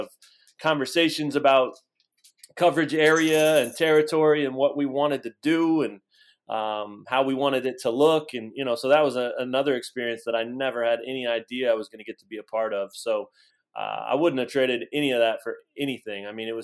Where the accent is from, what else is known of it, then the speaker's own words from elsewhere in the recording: Lawrence, Kansas, United States; I went to KU and graduated in 2000. I grew up in Lawrence